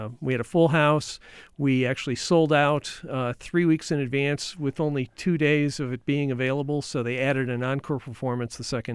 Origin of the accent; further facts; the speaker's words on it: Great Lakes, United States; Well, I grew up on the Great Lakes. I grew up on Lake Erie.